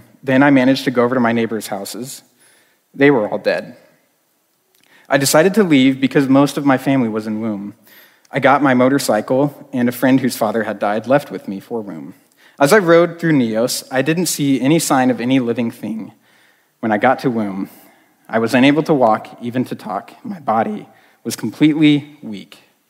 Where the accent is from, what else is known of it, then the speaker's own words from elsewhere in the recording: Cameroon; born there; before I was born in Cameroon, which is kind of in the crest corner of Africa, on the northwest side